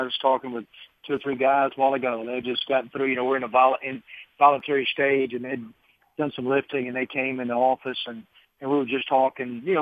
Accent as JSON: {"language": "English", "region": "Mississippi", "country": "United States", "tie": "born or raised there", "said": "even as a young guy growing up in Mississippi, you know, and I was in, I think, in the third and fourth grade."}